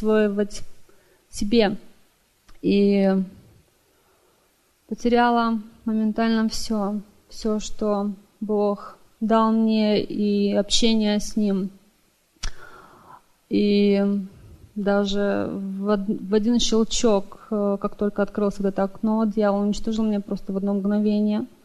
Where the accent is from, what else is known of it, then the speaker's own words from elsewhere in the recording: Vancouver, British Columbia, Canada; я из Ванкувера.